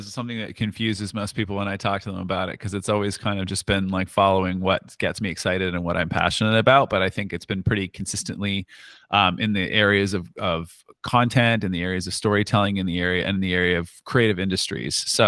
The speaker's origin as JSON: {"language": "English", "country": "Canada", "said": "I ended up in a communications agency, a global comms agency, and I'm from Canada."}